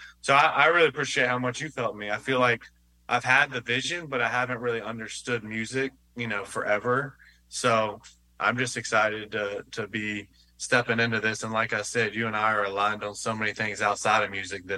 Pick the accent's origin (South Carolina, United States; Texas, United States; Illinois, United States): South Carolina, United States; Columbia; But, you know, I'm from Columbia, South Carolina. I went to South Carolina.